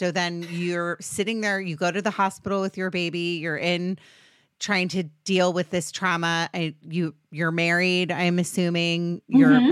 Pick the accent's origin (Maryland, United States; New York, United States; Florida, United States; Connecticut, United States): Maryland, United States; Potomac; now in Los Angeles, United States; So even though I'm technically from DC, I grew up in Potomac, Maryland. I consider myself a California girl.